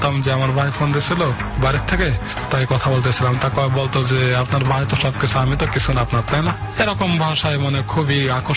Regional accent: Khulna, Khulna Division, Bangladesh; আমিও খুলনার স্থানীয় ছিল

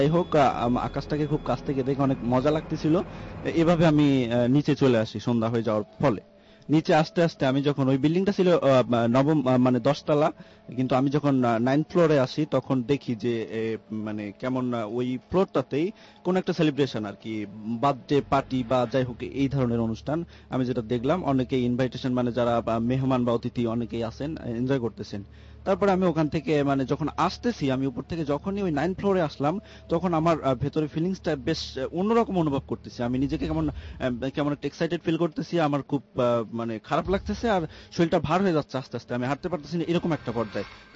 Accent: Jessore, Khulna Division, Bangladesh; Home district Jessore.

